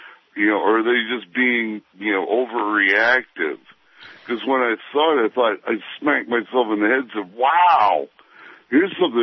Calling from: Fitzwilliam, New Hampshire, United States; This is Fitzwilliam, New Hampshire.

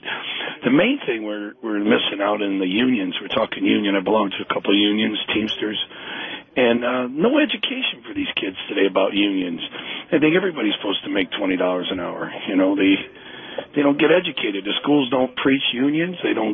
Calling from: Hamtramck, Michigan, United States; Hamtramck.

